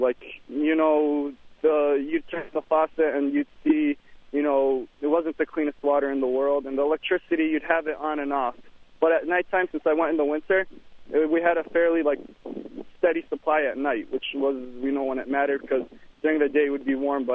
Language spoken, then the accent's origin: English; United States; And being an American, I had to kind of hide my passport and everything.